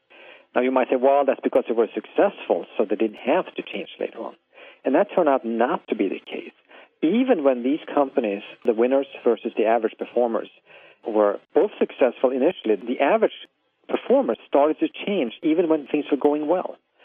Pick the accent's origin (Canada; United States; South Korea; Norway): Norway; Of course, when I grew up in Norway, we knew about